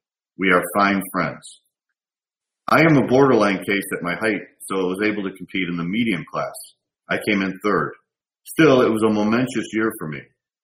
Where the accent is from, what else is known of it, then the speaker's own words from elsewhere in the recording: Honolulu, Hawaii, United States; moved away as an adult; now in Fremont, United States; I was born in Honolulu, Hawaii in 1933. That makes me 43, in my prime for bodybuilding, I think. I had the advantage of growing up in paradise, but following a 4-year stint in the Coast Guard, I settled in mainland America in the city of Fremont, California. I was 26.